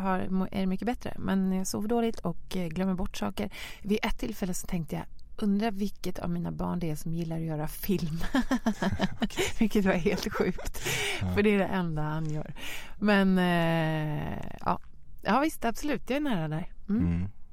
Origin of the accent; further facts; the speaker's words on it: Stockholm, Stockholm County, Sweden; Men som stockholmare, man är ju så hatad så att du vet inga gränser.